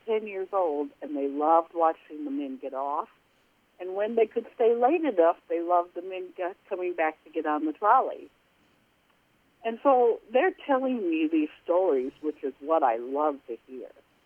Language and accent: English; Shell Rock, Iowa, United States; I'm from Shell Rock, Iowa, which is over by Waterloo.